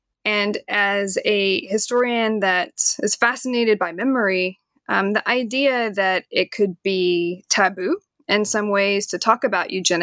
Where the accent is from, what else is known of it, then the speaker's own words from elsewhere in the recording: Knoxville, Tennessee, United States; I am from Knoxville, Tennessee, and I fell into history and doing history sort of by accident.